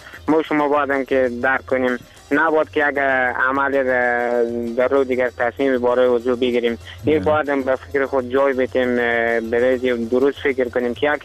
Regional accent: Badghis, Afghanistan; یکی از زادگاه ما همه بادغیس هست دیگه، زیاد دیگه. البته همه ما افغانستان بودم که دوست داریم، ما هم افغانیم. بازم دیگه این سرزمین زادگاه ما که میگه تولد شدیم، میگه تمام شدیم، بزرگ شدیم دیگه.

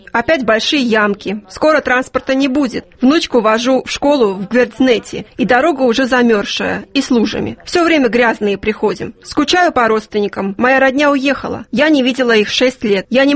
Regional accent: Georgia; Я сама грузинка … Перешла на фамилию мужа.

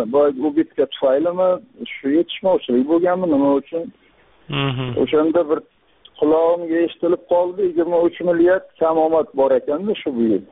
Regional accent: Guzar, Qashqadaryo Region, Uzbekistan; Men G'uzordanman.

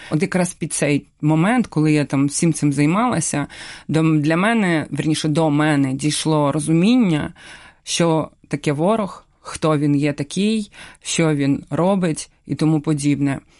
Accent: Kyiv, Ukraine; Так я потрапила в Київ, це моє рідне місто, і мені тут краще, тому що вдома, тому що свої люди.

